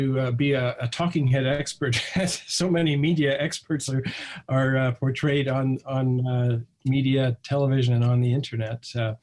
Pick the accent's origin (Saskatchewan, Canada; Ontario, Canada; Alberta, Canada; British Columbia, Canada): Alberta, Canada; Edmonton; went to Ambassador College, and then returned to Canada to study medicine here in our home city of Edmonton.